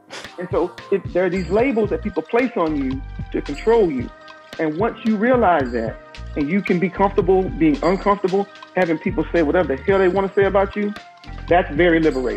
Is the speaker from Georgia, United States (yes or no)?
yes; Milledgeville, Georgia, United States; growing up in Milledgeville, Georgia, I've been called a nigger plenty of times.